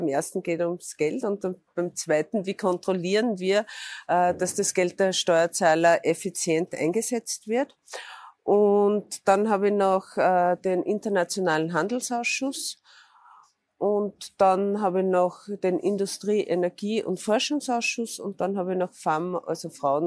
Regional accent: Austria; dass wir uns da auch als Österreicher einbringen.

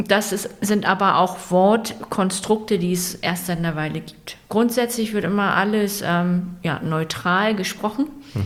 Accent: Rendsburg, Schleswig-Holstein, Germany; Also da habe ich einige Momente aus meiner Kindheit und Jugend, ich bin in Rendsburg aufgewachsen

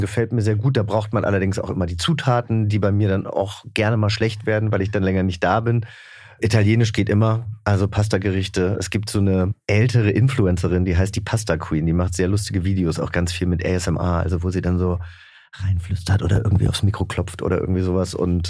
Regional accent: Langgöns, Hesse, Germany; Ich bin in Hessen aufgewachsen, in der Nähe von Gießen, einem kleinen Dorf. Das heißt Langgöns, kennt kein Mensch, außer man kommt vielleicht aus der Frankfurter Gießener Gegend, weil wir eine Autobahnausfahrt haben.

